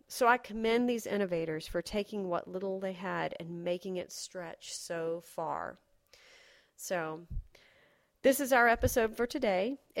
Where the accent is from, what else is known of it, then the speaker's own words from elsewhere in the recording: Raleigh, North Carolina, United States; Wake County, North Carolina. This is the Raleigh area, which I consider my hometown, by the way